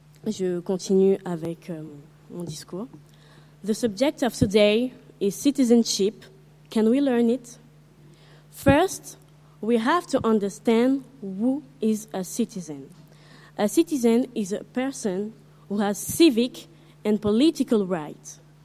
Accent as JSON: {"language": "French", "country": "Comoros", "said": "Je viens des Comores."}